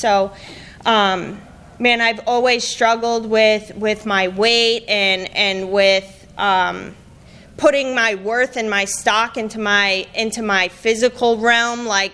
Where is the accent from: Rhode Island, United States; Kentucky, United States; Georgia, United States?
Rhode Island, United States; moved away as an adult; now in Texas, United States; I'm not from here. I'm from Rhode Island. And I got shipped down to Texas to a treatment center, and 7 years later, I'm still here.